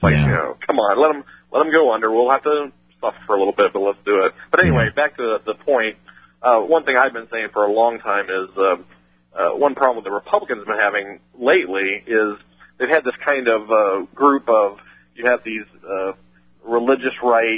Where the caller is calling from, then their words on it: South Bend, Indiana, United States; Well, I'm in South Bend area, Indiana.